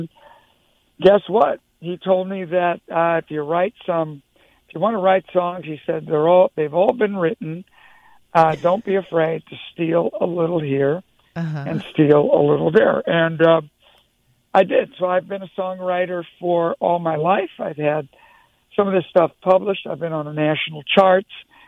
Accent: San Francisco, California, United States; I am a musician in San Francisco. I was raised in North Beach. Mm-hmm. I went to all the Catholic schools in the city

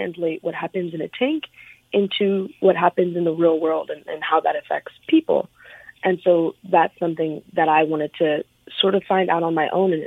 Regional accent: Sacramento, California, United States; now in Monterey, United States; Yeah, so I grew up in Sacramento, California.

